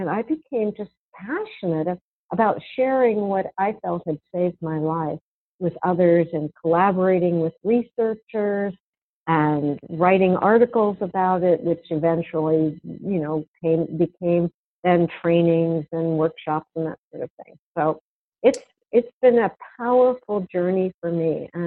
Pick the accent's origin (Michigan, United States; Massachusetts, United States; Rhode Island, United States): Rhode Island, United States; because there were no yoga teachers in my hometown in Rhode Island.